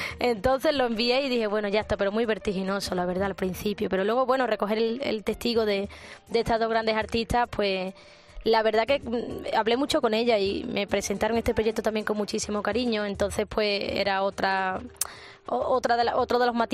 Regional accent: Andalusia, Spain; Primero, como andaluza

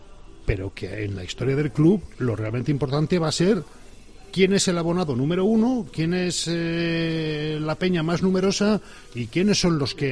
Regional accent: Valladolid, Castile and León, Spain; Seremos muy fríos, coño, somos castellanos y aquí hace un frío que pela

